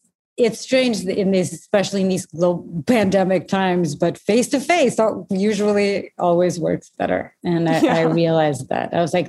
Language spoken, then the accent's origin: English; Portugal; English is a second language; So I was born and raised in Portugal